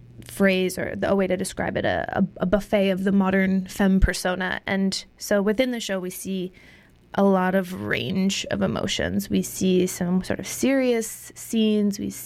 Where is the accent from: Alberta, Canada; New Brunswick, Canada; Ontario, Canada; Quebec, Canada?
Ontario, Canada; Barrie; now in Toronto, Canada; I'm from Toronto, Ontario. Been living there for the last 12 years. I grew up in a smaller town north of Toronto called Barrie.